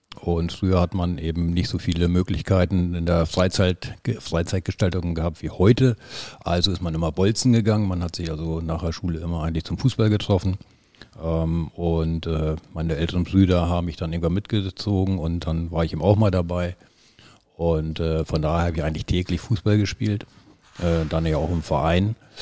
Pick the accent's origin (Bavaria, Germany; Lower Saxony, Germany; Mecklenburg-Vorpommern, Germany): Lower Saxony, Germany; Ich bin ja im Raum Lüneburg, ist richtig. Es ist sogar der Landkreis Uelzen gewesen, aber eigentlich war Lüneburg noch näher dran. Wir waren genau an der Grenze. Es ist ein ganz kleines Dorf in der tiefsten Lüneburger Heide mit 300 Einwohnern.